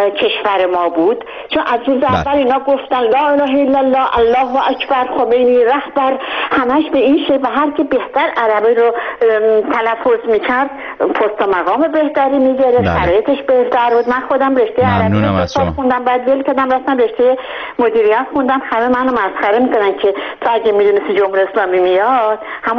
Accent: Ahvaz, Khuzestan, Iran; من خودم خوزستانی هستم و تمام تا 18-19 سالگی در اهواز بزرگ شدم و تابستونا ما برای فرار از گرمای خوزستان به تهران می اومدیم.

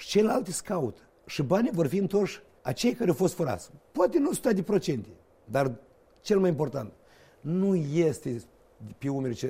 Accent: Moldova; care să spună că noi suntem moldoveni. Când să avem limba moldovenească.

